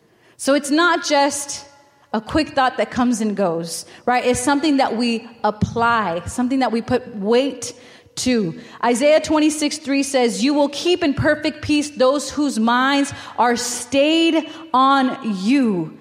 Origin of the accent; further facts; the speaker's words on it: Texas, United States; now in Houston, United States; I will mention it again because I'm from the Valley. It is a small town. We've got one highway that gets us from point A to point B, and we only have exits on one side of the highway. I get to Houston.